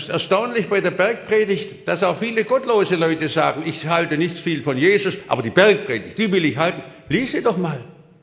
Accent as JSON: {"language": "German", "town": "Stuttgart", "region": "Baden-Württemberg", "country": "Germany", "tie": "born or raised there", "said": "Ich bin ja in Stuttgart aufgewachsen, in den Bombennächten."}